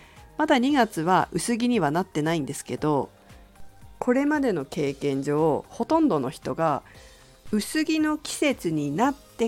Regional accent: Fukushima, Japan; 福島は私の実家で、そして実家は、まあ、父方の実家ですけれども、リンゴや桃の果物農家をやっています。

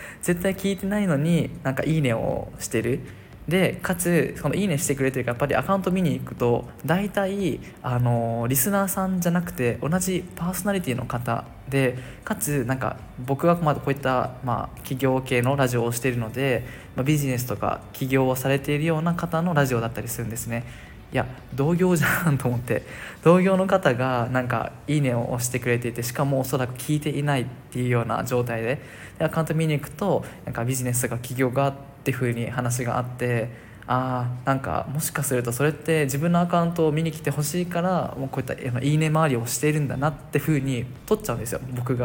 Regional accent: Okinawa, Japan; 沖縄で生まれて育った僕からすると、日本の方に僕パッと会って、あ、沖縄の方じゃない

